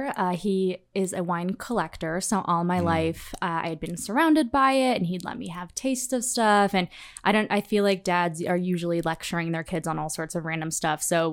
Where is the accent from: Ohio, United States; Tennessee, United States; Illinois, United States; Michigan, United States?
Illinois, United States; Chicago; now in Las Vegas, United States; I'm from Chicago, so it was only an hour or so flight.